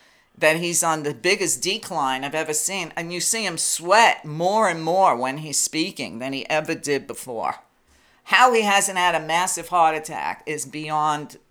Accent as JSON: {"language": "English", "town": "Brooklyn", "region": "New York", "country": "United States", "tie": "born or raised there", "said": "And what I didn't know about detecting bullshit, my parents told me. Growing up in Brooklyn told me."}